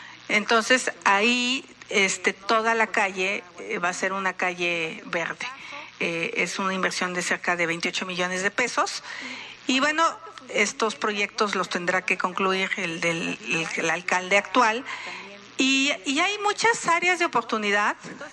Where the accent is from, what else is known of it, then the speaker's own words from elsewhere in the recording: Hidalgo, Mexico; fuimos la planta de tratamiento de la Ciudad de México. O sea, cuando iba la gente de la ciudad a mi pueblo, me decía, ay, qué mal huele tu pueblo.